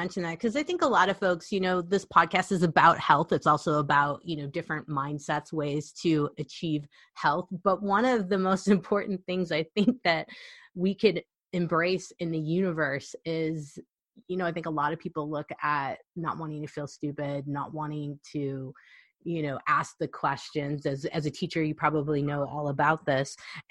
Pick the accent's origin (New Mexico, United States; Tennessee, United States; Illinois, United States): Illinois, United States; I'm from Illinois. And right now I'm recording this in Illinois.